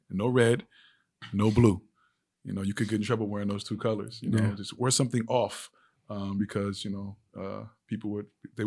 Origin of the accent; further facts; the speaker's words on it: Los Angeles, California, United States; Los Angeles, California, born and bred. Born and raised in L.A., grew up in the Compton-Carson area. And, everything about me has an imprint of that West Coast lifestyle.